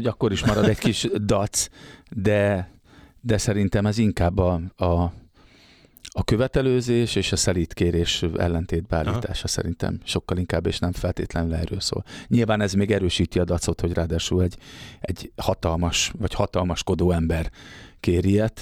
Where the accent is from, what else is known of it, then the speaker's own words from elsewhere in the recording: Algyő, Csongrád-Csanád, Hungary; Ugye szegediek vagyunk, Szeged környékén, Algyőn